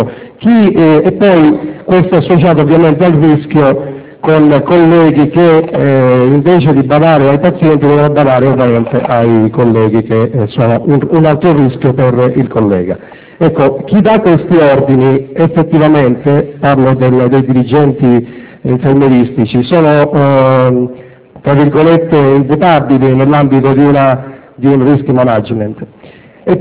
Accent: South Italy, Italy; vengo dal Profondo Sud

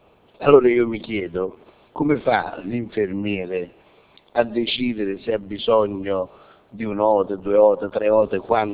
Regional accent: Caserta, Campania, Italy; vengo da Caserta

